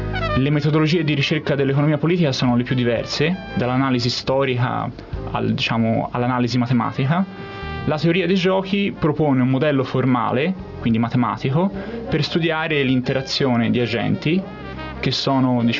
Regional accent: Florence, Tuscany, Italy; io sono nato e cresciuto a Firenze, dove ho fatto l'università

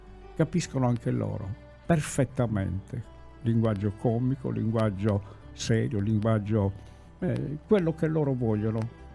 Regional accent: Sardinia, Italy; Sono un sardo che parla a modo suo, capisce il francese a modo suo.

